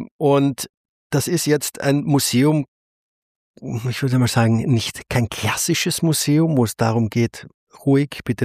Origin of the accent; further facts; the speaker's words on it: Austria; now in Berlin, Germany; Das darf ich als Österreicher sagen.